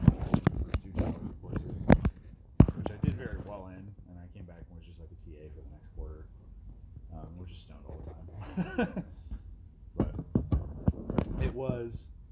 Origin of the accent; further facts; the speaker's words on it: Eatonville, Washington, United States; I mean, we were out sort of in rural Western Washington in this town called Eatonville. I didn't even live in the town. I lived outside of the town on this dirt road on a lake.